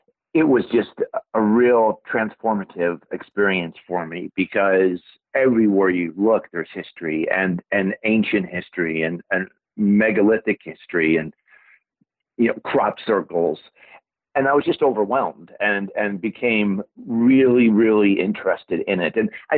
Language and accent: English; Chicago, Illinois, United States; moved away as an adult; now in United Kingdom; I'm from Chicago, and I lived in Chicago till I was 30 or so